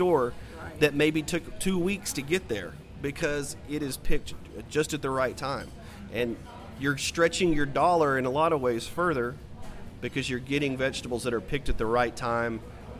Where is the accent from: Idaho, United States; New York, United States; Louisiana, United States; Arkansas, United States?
Arkansas, United States; Arkadelphia; I grew up in Arkadelphia. They have a farmers market now.